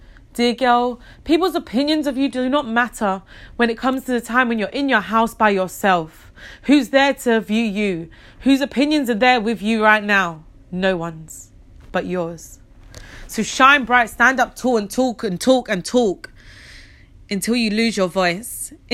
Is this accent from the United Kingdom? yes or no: yes; England, United Kingdom; born there; English, I'm British. England is the country I was born